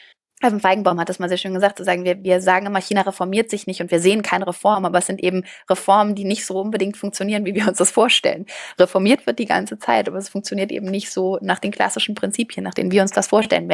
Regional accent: North Rhine-Westphalia, Germany; wie bei uns im Ruhrpott

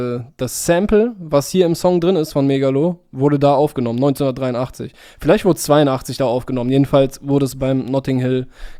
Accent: Cologne, North Rhine-Westphalia, Germany; wir kommen aus Köln.

